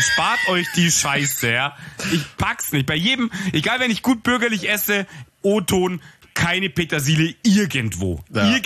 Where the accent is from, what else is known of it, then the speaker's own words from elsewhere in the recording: Munich, Bavaria, Germany; Ich bin Münchner Bub.